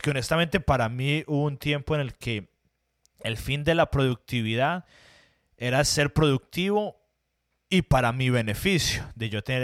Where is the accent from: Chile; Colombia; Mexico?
Colombia; soy hispano y soy colombiano